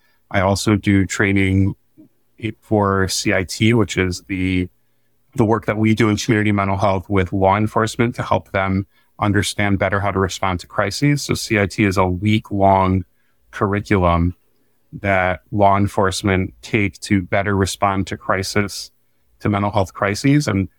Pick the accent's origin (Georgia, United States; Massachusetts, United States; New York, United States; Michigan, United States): Michigan, United States; So I grew up in Michigan. I went to elementary school here.